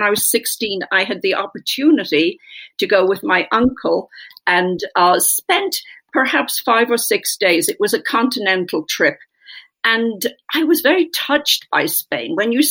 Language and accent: English; Ireland; growing up in Ireland